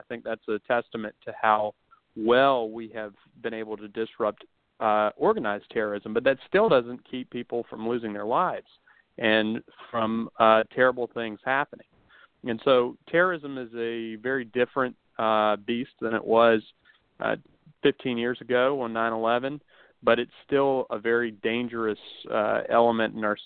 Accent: Wilson, North Carolina, United States; I grew up in Wilson, North Carolina, in eastern North Carolina

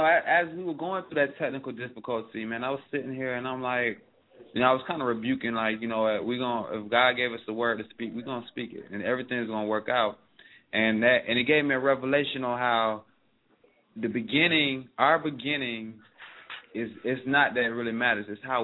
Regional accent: Compton, California, United States; Like, I came from Compton, California. I was born in Compton, California.

